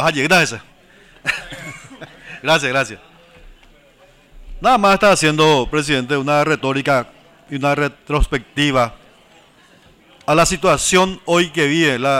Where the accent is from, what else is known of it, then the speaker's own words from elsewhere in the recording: Caaguazú, Paraguay; porque provengo de las campiñas. Provengo del departamento de Caaguazú, un departamento altamente productivo, uno de los departamentos considerados con la mayor diversificación en materia de producción agrícola.